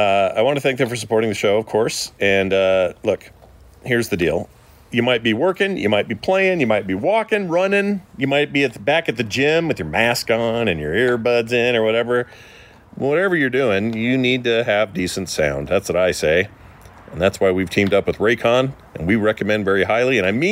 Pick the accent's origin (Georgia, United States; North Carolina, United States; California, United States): Georgia, United States; accent: southern drawl; I am from Georgia, and I have tried with some success to get away from my natural accent.